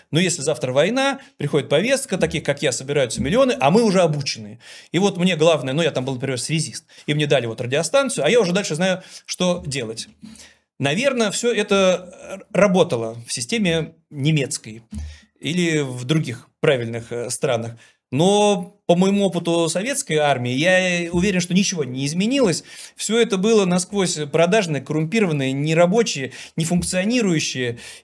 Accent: Leningrad, Saint Petersburg, Russia; Ну и мы такие из Ленинграда приехали, прекраснодушные студентишки.

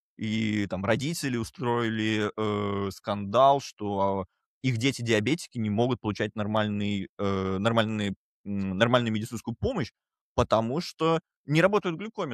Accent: Moscow, Russia; мы, москвичи, во время войны привыкли, что вообще-то у нас все хорошо

